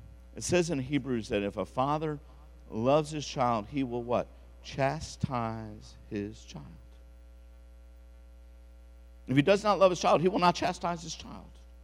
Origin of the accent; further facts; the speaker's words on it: Baltimore, Maryland, United States; I grew up in Baltimore, so Baltimore is kind of a little heart place for me.